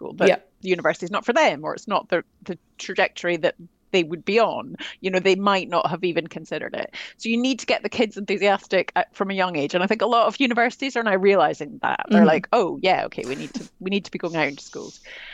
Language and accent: English; Scotland, United Kingdom; I mean, we don't play in Scotland either. I'm Scottish.